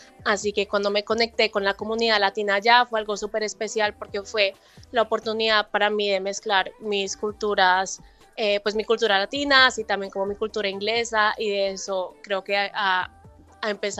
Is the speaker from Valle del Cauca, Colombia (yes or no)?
no; Bogotá, Bogotá Capital District, Colombia; moved away; also born or lived in London; yo crecí en Bogotá y me empezó a gustar mucho el rock, me fui a Londres pensando que allá iba a poder conectarme con esa esencia del rock